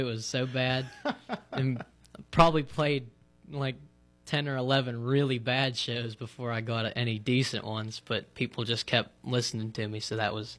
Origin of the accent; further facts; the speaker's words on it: Adrian, Pennsylvania, United States; I'm from Adrian, Pennsylvania, small town outside of Katanning.